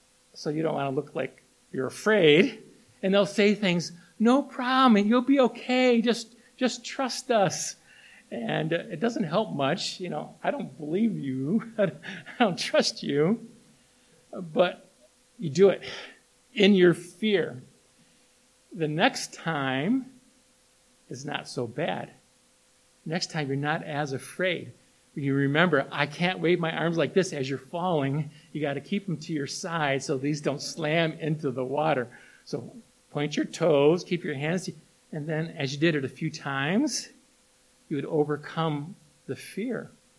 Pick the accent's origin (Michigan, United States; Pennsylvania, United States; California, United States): Michigan, United States; St. Ignace; I grew up in St. Ignace, and I used to go diving off the Mackinac Bridge.